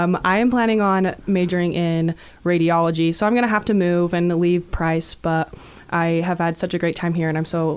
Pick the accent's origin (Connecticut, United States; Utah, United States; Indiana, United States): Utah, United States; Riverton; I am from Riverton. I graduated from Riverton High School.